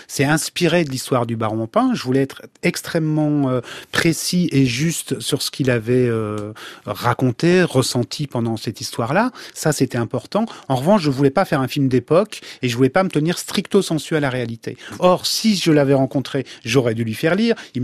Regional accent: Wallonia, Belgium; quand j'étais jeune, en Wallonie, on n'avait pas envie d'apprendre le flamand.

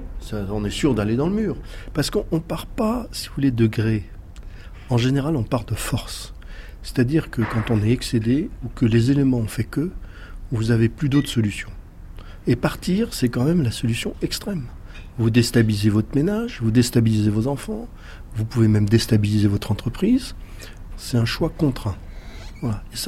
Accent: France; now in Switzerland; J'ai quitté la France, un pays que j'aime beaucoup. Et je suis très bien en Suisse. Je suis en train de prendre la double nationalité.

